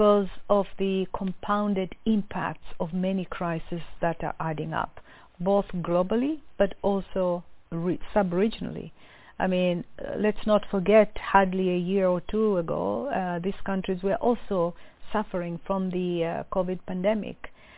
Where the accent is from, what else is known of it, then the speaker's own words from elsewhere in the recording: Kilimanjaro, Tanzania; I'm from Tanzania, coming from Kilimanjaro.